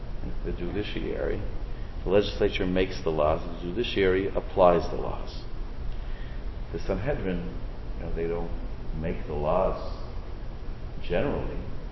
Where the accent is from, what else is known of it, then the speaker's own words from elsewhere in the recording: Canada; now in United States; I'm a Canadian, I'm not supposed to know this. Okay, but it has 3 branches. What it has the administration, right, the executive branch, it has the legislature, the Congress, and it has the judiciary. Very good, okay. I did have to learn this from my citizenship test.